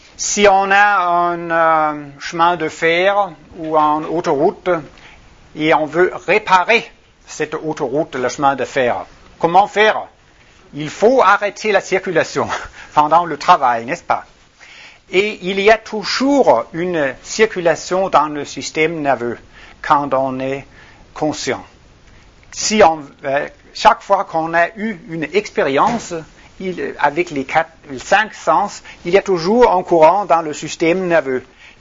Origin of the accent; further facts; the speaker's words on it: Copenhagen, Capital Region of Denmark, Denmark; French is a second language; Je suis du Copenhague, Danemark. J'ai appris le français au lycée au Danemark et j'ai aussi fait des études à l'Alliance française à Paris, sur le boulevard Raspail.